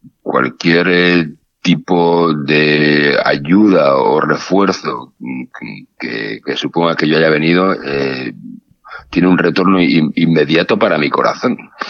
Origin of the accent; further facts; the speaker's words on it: Vigo, Galicia, Spain; born there; Y estar hoy aquí en Vigo, que es el lugar donde yo nací, donde está mi familia